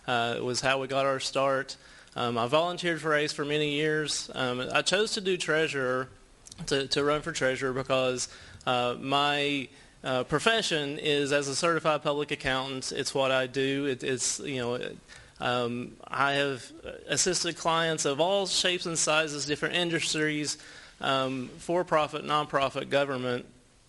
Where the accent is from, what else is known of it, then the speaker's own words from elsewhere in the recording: Flatwoods, Kentucky, United States; I'm from Flatwoods, Kentucky.